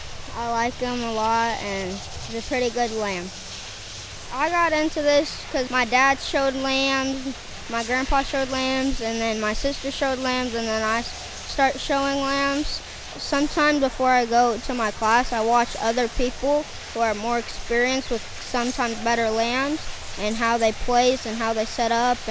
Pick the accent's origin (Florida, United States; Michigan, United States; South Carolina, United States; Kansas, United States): Kansas, United States; Carbondale; I am 9.5 years old. I am from Carbondale, Kansas.